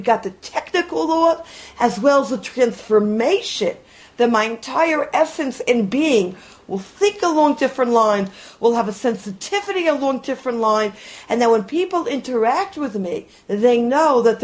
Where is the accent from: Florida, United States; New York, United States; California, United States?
New York, United States; The way I define the sticks, being a New Yorker, is anywhere outside of New York.